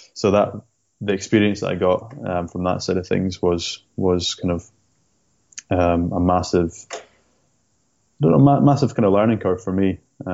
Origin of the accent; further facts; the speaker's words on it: Scotland, United Kingdom; But I like to tell the story that since I'm from the Shetland Islands, surrounded by big cliffs and blue seas, so that's where the name can come from.